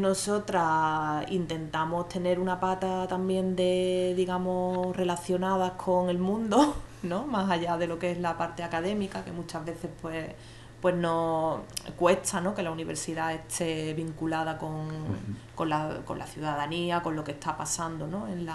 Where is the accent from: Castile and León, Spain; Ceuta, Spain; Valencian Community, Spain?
Ceuta, Spain; now in Córdoba, Spain; yo no soy de Córdoba, de hecho, yo soy de Ceuta. Y llegué aquí hace 13 años, 14 años, más o menos, sin conocer nada de la ciudad, o sea, era la primera vez que venía.